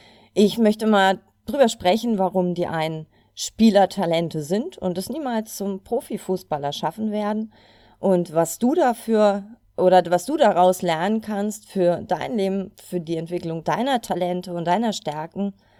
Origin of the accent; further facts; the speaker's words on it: Cologne, North Rhine-Westphalia, Germany; ich komme aus Köln